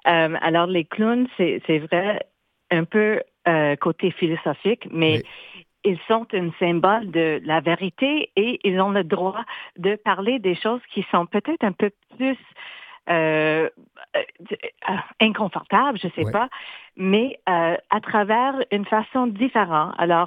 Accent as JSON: {"language": "French", "region": "Manitoba", "country": "Canada", "said": "Je viens de Manitoba, alors fierté aux Franco-Manitobaines."}